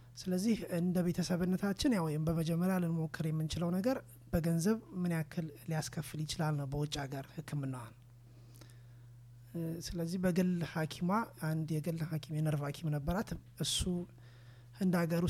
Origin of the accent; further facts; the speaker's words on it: Addis Ababa, Ethiopia; moved away as an adult; እኔ ያው ተወልጄ አዲስ አበባ ውስጥ ነው። አዲስ አበባ ተወልጄ ያደግኩት በዛው አዲስ አበባ ውስጥ